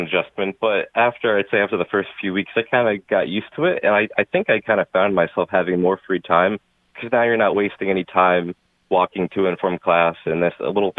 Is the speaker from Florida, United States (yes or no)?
no; East Hartford, Connecticut, United States; I grew up in East Hartford, right down the road from Pratt & Whitney.